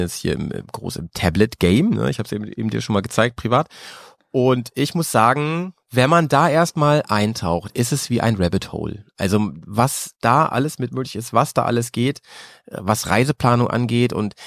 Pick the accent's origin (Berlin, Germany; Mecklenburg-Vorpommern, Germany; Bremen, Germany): Bremen, Germany; hier bei mir in meiner Heimat in Bremen.